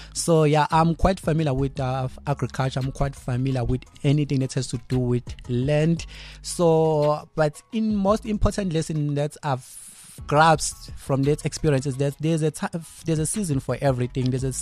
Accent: Wartburg, KwaZulu-Natal, South Africa; I was born, this city is Pietermaritzburg. There's a place called Wartburg. So it's a German town. So it's like huge hectares of sugarcane farms.

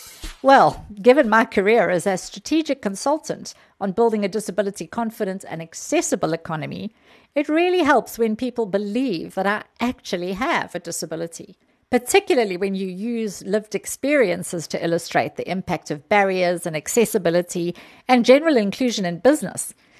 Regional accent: South Africa; I'm from South Africa

